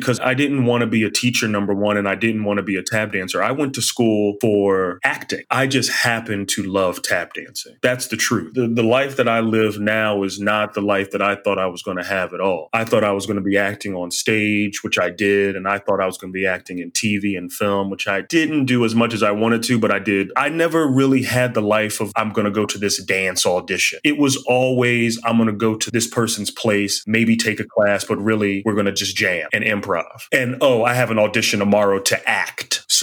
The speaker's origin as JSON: {"language": "English", "town": "Philadelphia", "region": "Pennsylvania", "country": "United States", "said": "I'm from Philly."}